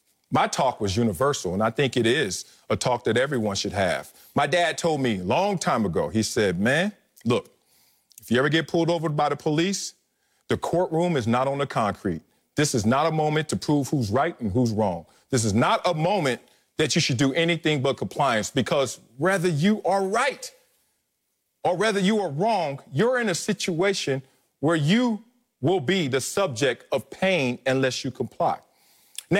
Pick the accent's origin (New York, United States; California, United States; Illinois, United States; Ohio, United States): California, United States; Compton; I'm growing up in Compton, California, and my family in our house, we had two white people, Uncle John and Aunt Gloria, that we had to take care